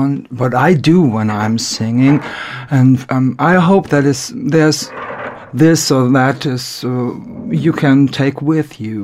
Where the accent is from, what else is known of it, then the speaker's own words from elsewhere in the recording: North Rhine-Westphalia, Germany; I come from Germany, from near Cologne